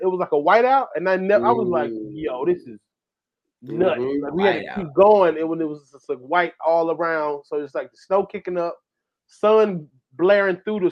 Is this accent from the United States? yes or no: yes; Georgia, United States; I'm from Georgia. I seen some damn deer.